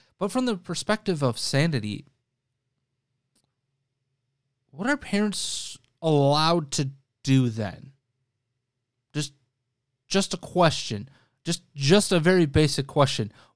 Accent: Wisconsin, United States; a discussion of gender from my home state of Wisconsin.

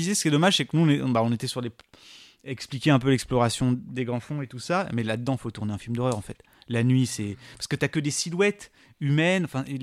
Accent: Réunion, France; moved away; j'ai grandi à La Réunion

